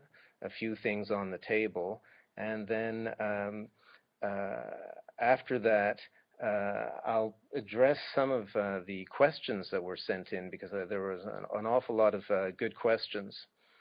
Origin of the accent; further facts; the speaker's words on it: Switzerland; I grew up in Switzerland, so I actually had some experience with it.